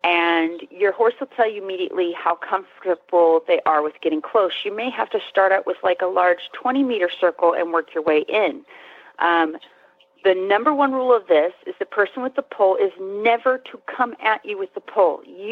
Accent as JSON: {"language": "English", "country": "Spain", "tie": "born or raised there", "said": "I grew up in Spain and I totally know what I'm doing."}